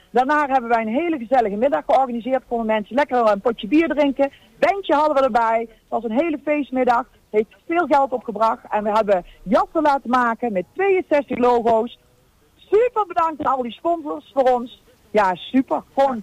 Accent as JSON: {"language": "Dutch", "town": "Beneden-Leeuwen", "region": "Gelderland", "country": "Netherlands", "said": "Wij komen uit Maas en Waal, beneden Leeuwen."}